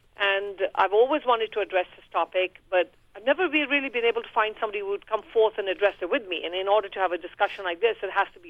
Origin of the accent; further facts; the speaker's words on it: Kenya; I didn't grow up in India. I grew up in Kenya, but I grew up in a very close-knit Indian community.